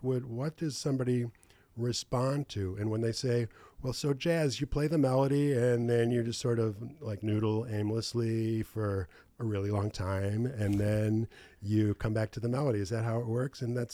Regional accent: Chicago, Illinois, United States; I am from Chicago, but you're darn close.

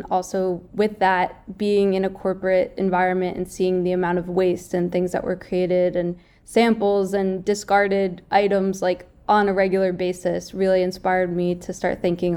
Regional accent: New Jersey, United States; so I'm from New Jersey, which is like right outside of New York. And so I grew up kind of like in the outdoors, in nature, loved exercising, loved all things sports.

